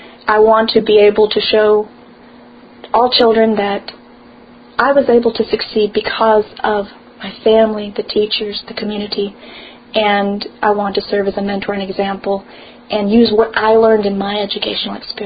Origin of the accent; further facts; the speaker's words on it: Pecan Park, Texas, United States; And this was growing up in Pecan Park in the East End.